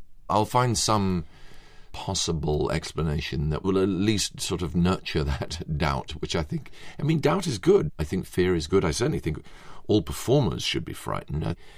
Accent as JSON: {"language": "English", "region": "England", "country": "United Kingdom", "said": "luckily for us, being English, it was concealed by the need to actually do something"}